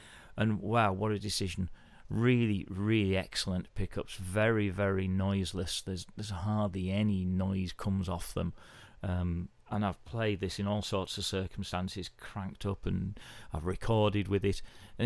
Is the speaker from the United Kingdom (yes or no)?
yes; North West England, United Kingdom; I'm from Cumbria